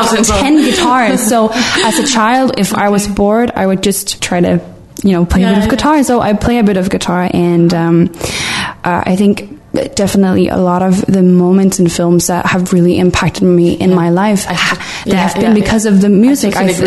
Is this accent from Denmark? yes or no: yes; Copenhagen, Capital Region of Denmark, Denmark; Yeah, so I'm from Copenhagen